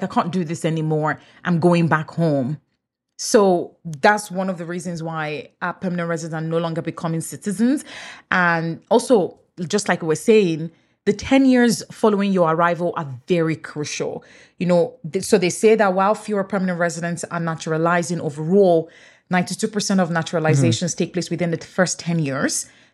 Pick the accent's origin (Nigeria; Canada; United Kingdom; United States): Nigeria; first language English; Even though I'm Nigerian, English is my first language. English is all we speak in Nigeria. English is all I have spoken.